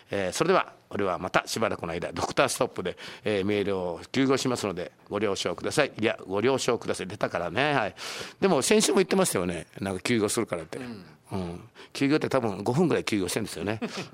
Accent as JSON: {"language": "Japanese", "town": "Uruma", "region": "Okinawa", "country": "Japan", "said": "そして皆さんと同様、うるま市出身です。"}